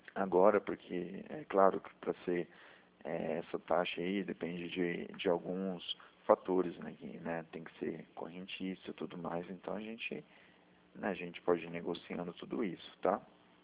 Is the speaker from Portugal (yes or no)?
no; Maringá, Paraná, Brazil; Eu sou de Maringá, aqui do Paraná, tá?